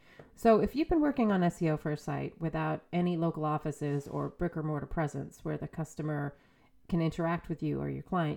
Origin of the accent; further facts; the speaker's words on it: New England, United States; I'm from New England, I realize